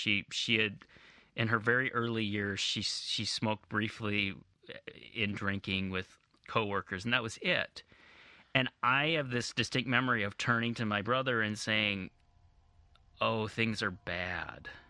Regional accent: St. Paul, Minnesota, United States; I'm from St. Paul, Minnesota.

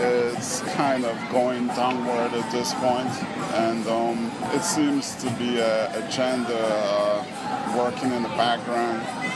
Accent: Guyana; No, I'm from South America.

